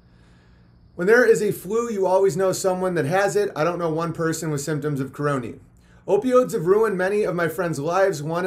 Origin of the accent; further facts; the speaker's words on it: Colebrook, United States; A good portion of my generation in my hometown of Colebrook has died from painkillers and dope, not one from this big pandemic.